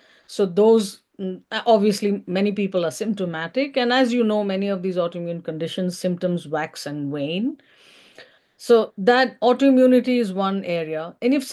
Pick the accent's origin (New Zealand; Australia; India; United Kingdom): India; Mumbai, Maharashtra; now in Los Angeles, United States; because I am from originally from Mumbai, which is a big city